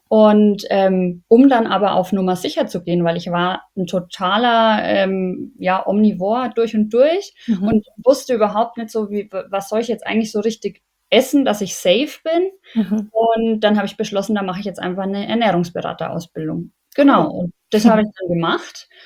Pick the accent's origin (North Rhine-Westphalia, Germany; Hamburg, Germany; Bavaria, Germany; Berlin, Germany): Bavaria, Germany; moved away as an adult; now in Munich, Germany; Ich komme tatsächlich aus Unterfranken im Landkreis Schweinfurt.